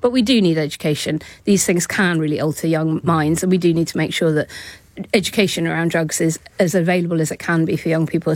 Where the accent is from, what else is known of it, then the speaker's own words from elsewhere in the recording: London, United Kingdom; they would be freed up to tackle the things that I, as a Londoner, do really care about